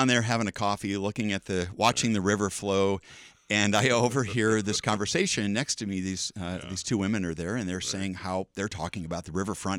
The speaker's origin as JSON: {"language": "English", "town": "Omaha", "region": "Nebraska", "country": "United States", "tie": "born or raised there", "said": "So back in the day, growing up in South Omaha, my dad would go out to garage sales all over town. That's my first intro to getting around Omaha."}